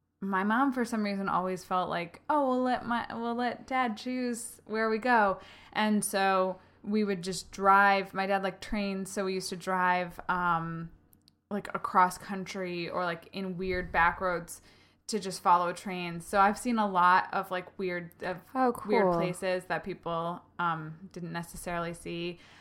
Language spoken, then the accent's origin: English; Connecticut, United States; as everyone in my family did, because we're from Connecticut, and it's cheap.